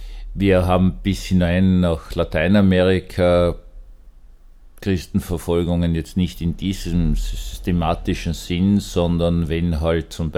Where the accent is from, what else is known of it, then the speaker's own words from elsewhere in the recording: Vienna, Austria; Ich persönlich kann mir Gott als Wiener nur als Wiener vorstellen